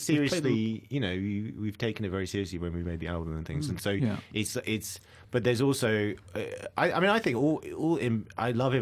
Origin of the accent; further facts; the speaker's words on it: England, United Kingdom; Englishness, English humour, which this gets, perhaps we pass on it into in a certain sense because we are English.